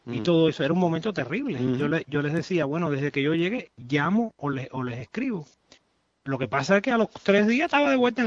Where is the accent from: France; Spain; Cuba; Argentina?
Cuba; now in Key West, United States; Yo salí de Cuba en el 98, el 14 de febrero del 98 salí de Cuba, por última vez, ya después de tres intentos, y el día 18 de ese mismo mes, o sea, 4 días después, llegué aquí a Cayo Hueso.